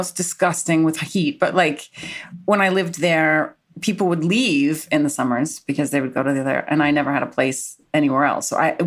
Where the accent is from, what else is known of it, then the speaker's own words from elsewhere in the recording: Massachusetts, United States; I grew up outside of Boston.